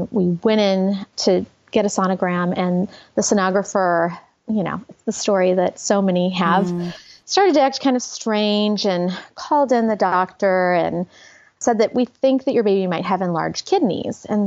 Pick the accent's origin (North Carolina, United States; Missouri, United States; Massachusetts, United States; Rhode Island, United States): Missouri, United States; St. Louis; also born or lived in San Francisco; now in Kansas City, United States; We moved from San Francisco, but we're Midwesterners through and through. I'm from St. Louis. He's from Kansas City. We live in Kansas City, but we had several years in San Francisco.